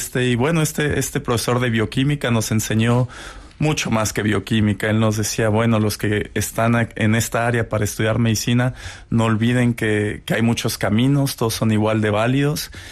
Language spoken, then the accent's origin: Spanish; Mexico; uno, soy mexicano, no es algo que me llama